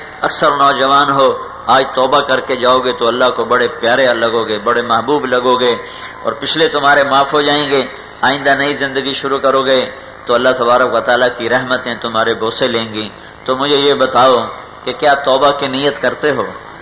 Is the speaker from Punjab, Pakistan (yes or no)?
yes; Multan, Punjab, Pakistan; میرا ضلع ملتان ہے.